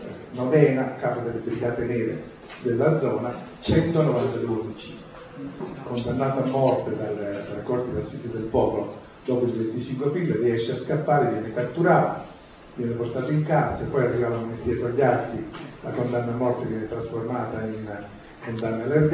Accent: Naples, Campania, Italy; now in Turin, Italy; io sono più di 50 anni che vivo a Torino, però sono napoletano.

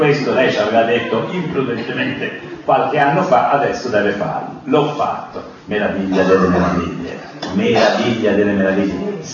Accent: Florence, Tuscany, Italy; Devo essere sincero, da buon fiorentino ho proprio detto

